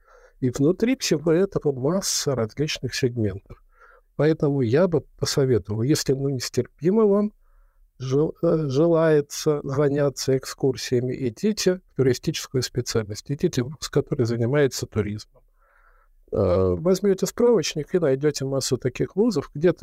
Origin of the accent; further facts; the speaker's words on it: Saint Petersburg, Russia; now in Moscow, Russia; когда мне позвонили в очередной раз из моего родного города Петербурга, спросили, как там дела, я сказал, у нас в Москве. И вот на этой мысли поймал себя, что я стал стал москвичом.